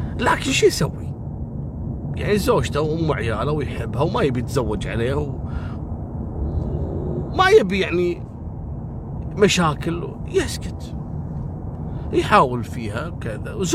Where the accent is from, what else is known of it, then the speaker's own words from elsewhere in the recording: Kuwait; في منهم لاعب عندنا في الكويت